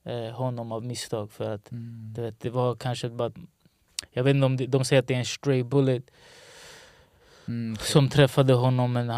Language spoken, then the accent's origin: Swedish; Rinkeby, Stockholm County, Sweden; jag minns när jag var liten exempelvis, jag kommer från Rinkeby